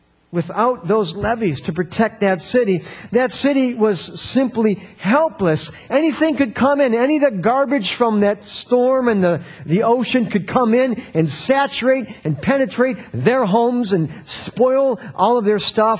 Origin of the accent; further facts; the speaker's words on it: Midwest, United States; You know, I'm a Midwesterner